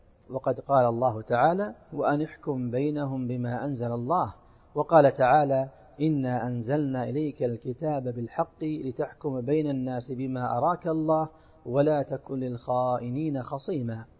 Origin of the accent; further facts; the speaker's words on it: Saudi Arabia; على بلادنا المملكة العربية السعودية